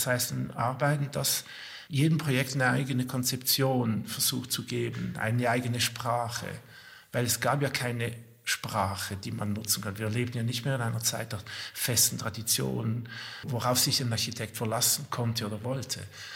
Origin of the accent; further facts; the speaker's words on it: Switzerland; was mit uns als Schweizer vielleicht zu tun hat.